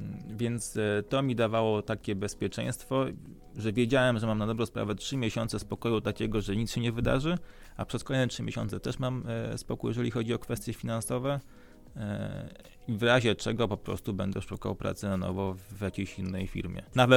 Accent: Skierniewice, Łódź Voivodeship, Poland; moved away as an adult; also born or lived in Lublin / Warsaw; Ja pochodzę ze Skierniewic, ale prawda jest taka, że wyjechałem na studia do Lublina. Później przeprowadziłem się do Warszawy i w Skierniewicach niestety, ale może za wyjątkiem pierwszego roku studiów, dosyć rzadko bywałem. Dopiero teraz jakby jestem z powrotem częściej.

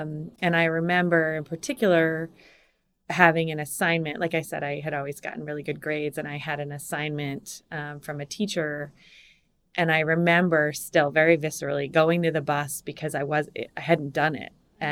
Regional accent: New England, United States; So I grew up in New England and had, you know, mom, dad, sister, cat, dog

